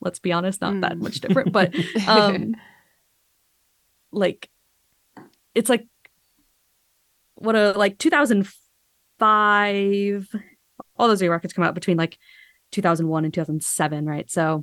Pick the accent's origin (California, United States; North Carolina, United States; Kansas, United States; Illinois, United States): Illinois, United States; Chicago; who's like a Chicago based emo guy, which I'm from Chicago, so I was going to listen to his band probably anyway